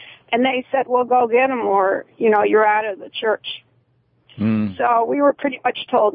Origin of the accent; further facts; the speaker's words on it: Park Forest, Illinois, United States; I grew up in Park Forest, Illinois. And I was seven years old, and my father was intellectually curious about religion.